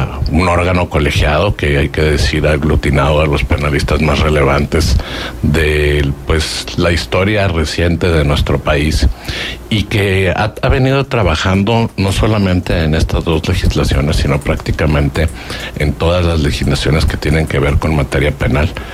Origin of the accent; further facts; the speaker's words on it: Coahuila, Mexico; Me acaban de nombrar, soy el primer coahuilense en ser considerado dentro de la misma.